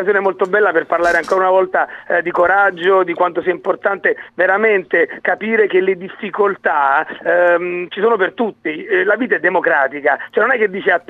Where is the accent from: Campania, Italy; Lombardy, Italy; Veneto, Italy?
Campania, Italy; nella mia terra, la Campania, che è una terra bellissima, ma dove non mancano purtroppo i problemi